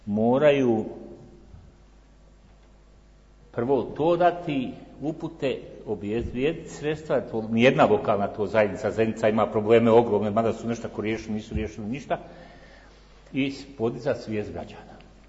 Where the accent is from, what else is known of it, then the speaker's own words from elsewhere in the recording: Bosnia & Herzegovina; samo kod nas u Bosni, jer mi ne znamo šta je smeće